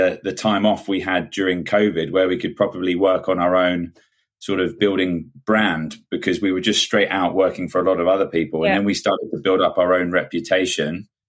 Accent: South East England, United Kingdom; now in London, United Kingdom; I moved to London because I'm originally from Kent.

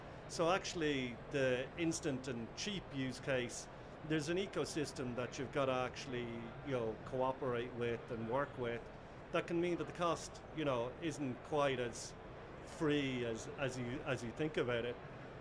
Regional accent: Ireland; my home country in Ireland

